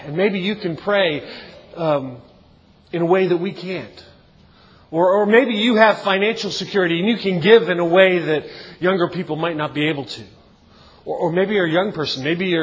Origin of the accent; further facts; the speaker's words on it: Baltimore, Maryland, United States; Well, you know I'm from Baltimore, right?